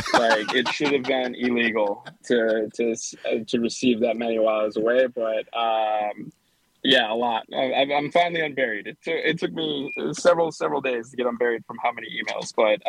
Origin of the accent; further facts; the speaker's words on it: Wisconsin, United States; And so that was kind of people's faces would light up when they heard that we're from Wisconsin